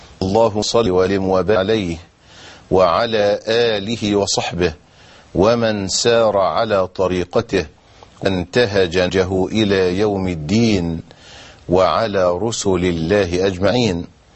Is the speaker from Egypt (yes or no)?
yes; Egypt; accent: Egyptian colloquial Arabic; ونحن أحيانا في لهجتنا العامية المصرية نقول ضحية ضحية